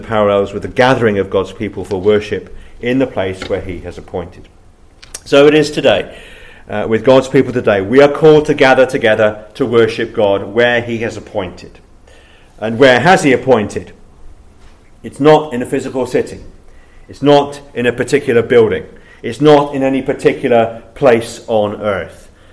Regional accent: South West England, United Kingdom; when I was a child growing up in Cornwall, it was always very exciting to go to the capital city of London.

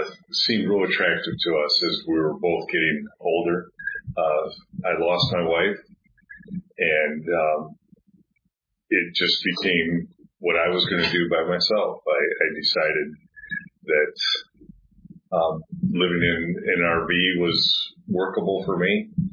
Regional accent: Michigan, United States; In the summer, I spend my time back in Michigan, which is home to me and where my children and grandchildren

